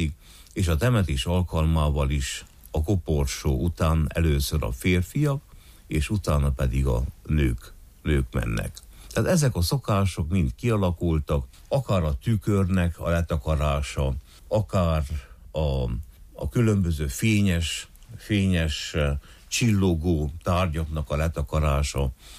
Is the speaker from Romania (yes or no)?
yes; Homoródalmás, Harghita, Romania; Mi szülőfalunkban, Homorodalmáson, mi a falu egyik felében, felső felében lakunk